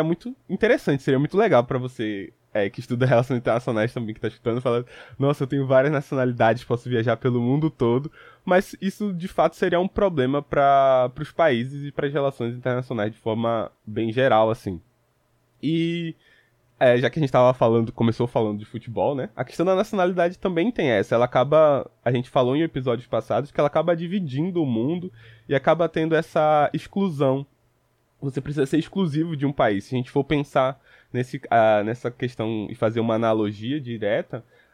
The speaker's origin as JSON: {"language": "Portuguese", "country": "Brazil", "said": "como brasileiro, sou reconhecido como cidadão, tenho alguns direitos"}